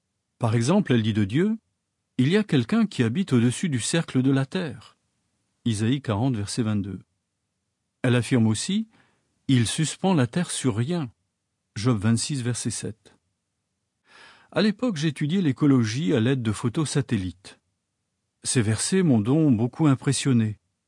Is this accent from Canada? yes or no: no; New Paris, Ohio, United States; j'étais fasciné par les plantes et les animaux que je voyais dans les ruisseaux et les étangs près de chez moi, à New Paris, dans l'Ohio, aux États-Unis.